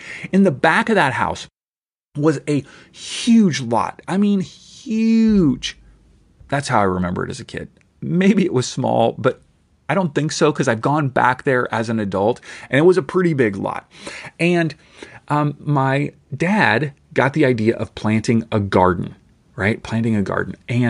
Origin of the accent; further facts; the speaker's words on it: Kentucky, United States; I grew up in Kentucky, if you don't know this, and I lived in several homes in Kentucky